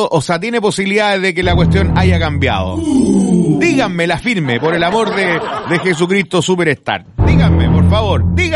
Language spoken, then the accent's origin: Spanish; Chile; Somos chilenos, ¿cómo no vamos a encontrar alguna forma? Siempre el chileno busca alguna forma de poder economizar